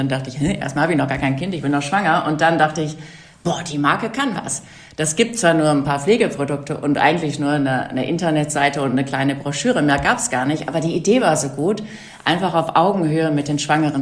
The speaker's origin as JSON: {"language": "German", "region": "North Rhine-Westphalia", "country": "Germany", "tie": "born or raised there", "said": "Ich bin ja in Westfalen aufgewachsen"}